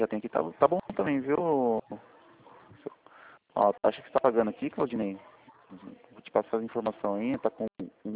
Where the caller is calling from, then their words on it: Itu, São Paulo, Brazil; Eu tô falando de Itu, cidade de Itu.